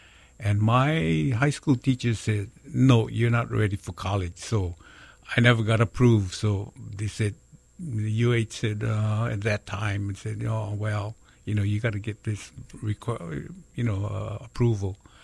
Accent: Honolulu, Hawaii, United States; Here in Kalihi, not too far from this location, maybe about 6 or 8 blocks away from here.

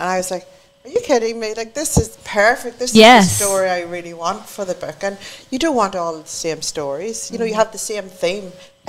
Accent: Ireland; I am Irish. This is what we do.

